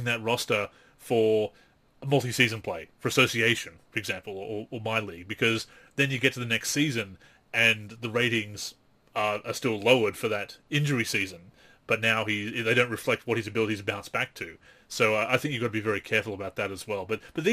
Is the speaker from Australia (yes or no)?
yes; Australia; So you say Wicked, I say Ripper, because I'm an Aussie.